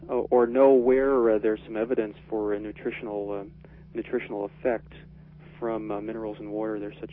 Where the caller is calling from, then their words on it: Palo Alto, California, United States; I'm calling from Palo Alto.